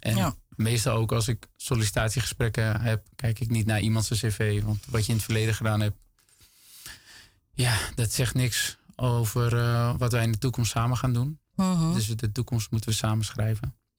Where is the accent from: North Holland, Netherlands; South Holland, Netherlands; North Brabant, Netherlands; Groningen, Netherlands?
North Holland, Netherlands; Amsterdam; ben ik echt een Molukker, maar ben ik vooral echt een Amsterdammer.